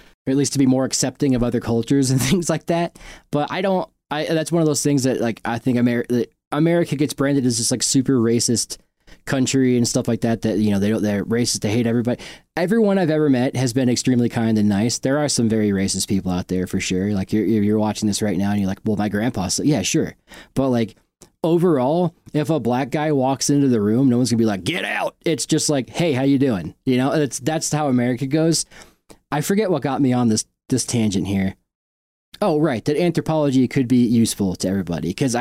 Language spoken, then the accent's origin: English; New York, United States; I learned about the Iroquois growing up in New York all the time and how they influenced the American government.